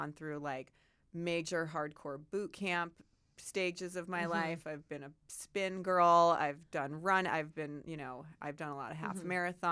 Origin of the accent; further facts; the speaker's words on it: Midwest, United States; also born or lived in Chicago; I'm so glad I grew up in the Midwest. I love it.